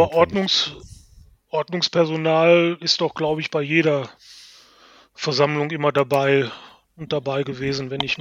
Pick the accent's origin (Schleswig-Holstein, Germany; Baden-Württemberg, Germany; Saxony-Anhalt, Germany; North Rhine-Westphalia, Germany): North Rhine-Westphalia, Germany; Gelsenkirchen; Da fühle ich mich als gebürtiger Gelsenkirchen natürlich schon angegriffen